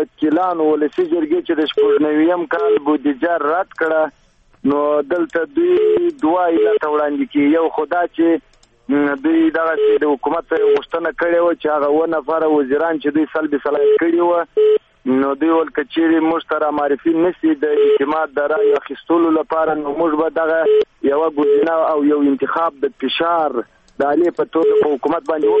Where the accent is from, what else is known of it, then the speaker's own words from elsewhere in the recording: Helmand, Afghanistan; اوس زه خپله د هلمند ولایت یم